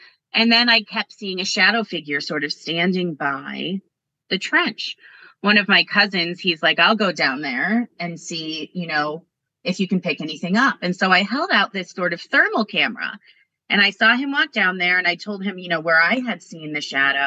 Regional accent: Connecticut, United States; We're from Connecticut. We're like, we don't need a fire.

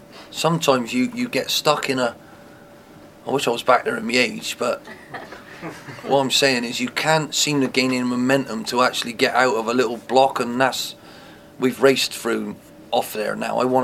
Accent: Bristol, South West England, United Kingdom; He's Italian and I'm from Bristol.

